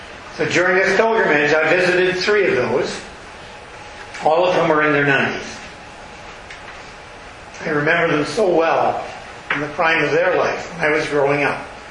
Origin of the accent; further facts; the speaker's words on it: Thunder Bay, Ontario, Canada; This is the first time that I've returned to my hometown, Thunder Bay, Ontario, when I didn't own a piece of property there.